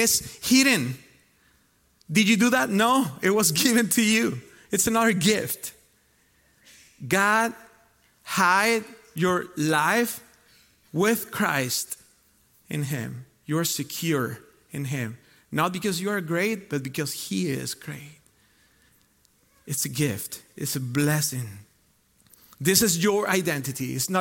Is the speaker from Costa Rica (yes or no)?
yes; Costa Rica; also born or lived in Spain; now in United States; Born in Spain, lived 18 years in Costa Rica, and became a citizen in Costa Rica, came here 13 years ago almost, and became a citizen, an American citizen.